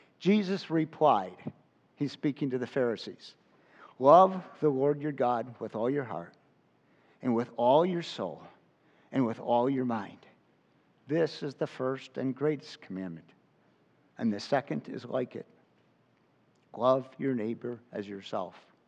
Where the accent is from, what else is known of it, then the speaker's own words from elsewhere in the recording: Chicago, Illinois, United States; Now, see, I grew up in Chicago. And as a kid, I would ride the city bus, the CTA, the Chicago Transit Authority.